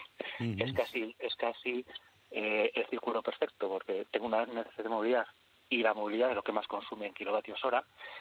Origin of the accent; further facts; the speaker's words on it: Madrid, Community of Madrid, Spain; Yo soy de Madrid, vivo a la altura de Alcalá de Henares, en un pueblito que está muy cerca, San Pedro Lomosa